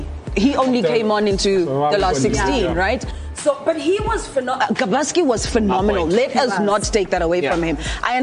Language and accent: English; South Africa; But also a special moment for me being a South African is seeing Victor Gomes